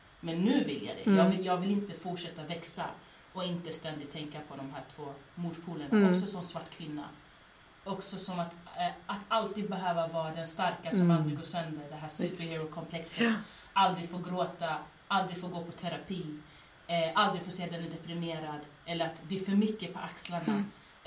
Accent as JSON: {"language": "Swedish", "town": "Jordbro", "region": "Stockholm County", "country": "Sweden", "tie": "born or raised there", "said": "jag ändå är född och uppvuxen i Jordbro. Och det har format min identitet mot det bättre."}